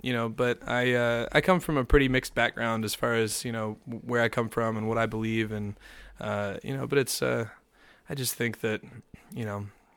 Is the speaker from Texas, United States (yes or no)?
no; Ypsilanti, Michigan, United States; The Detroit area. I grew up in Ypsilanti, Michigan.